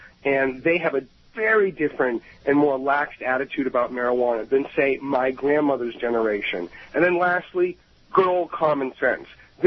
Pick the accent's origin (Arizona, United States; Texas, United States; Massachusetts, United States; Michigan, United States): Massachusetts, United States; I'm from Massachusetts. Tip O'Neill was my political mentor.